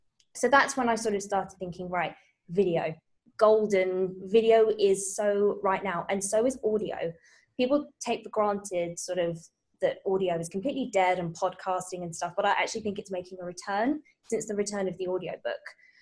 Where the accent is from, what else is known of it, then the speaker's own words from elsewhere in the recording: United Kingdom; Well, British, so I'm not drinking tea.